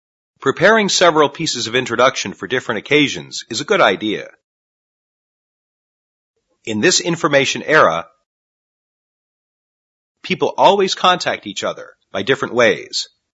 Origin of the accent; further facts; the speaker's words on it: China; now in United States; I'm from China. I'm here in America for my further study for my MBA. I'm going to be in America for 2 years. But I don't think I'm going to stay here any longer, because I already miss China very much.